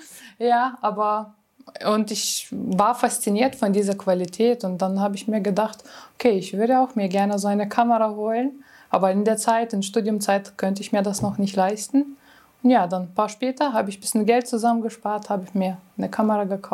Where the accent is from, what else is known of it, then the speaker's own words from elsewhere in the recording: Lithuania; German is a second language; moved away as an adult; now in Germany; ich komme ursprünglich aus Litauen, bin 27 Jahre alt, bin so knapp 6 Jahre in Deutschland.